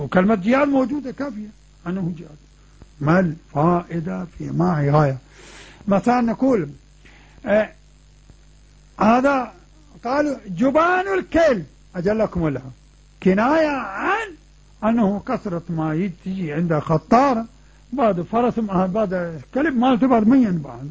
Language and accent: Arabic; Pakistan; Arabic is a second language; مثل ما يقولون أكو مثل هناك عندنا في باكستان